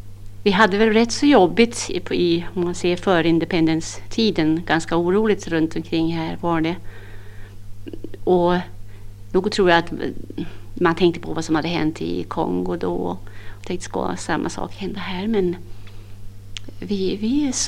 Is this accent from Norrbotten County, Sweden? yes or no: yes; Piteå, Norrbotten County, Sweden; moved away; och jag kommer från Piteå och har varit här sedan 1958.